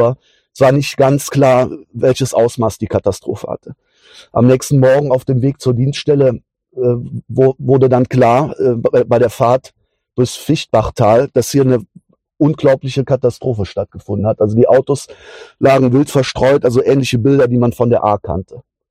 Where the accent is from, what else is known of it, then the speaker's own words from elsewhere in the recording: Eschweiler, North Rhine-Westphalia, Germany; Ich war damals Geschäftsführer in Aachen und ich habe an dem Tag in meinem Heimatort einfach die Kameradinnen und Kameraden aus Eschweiler besucht.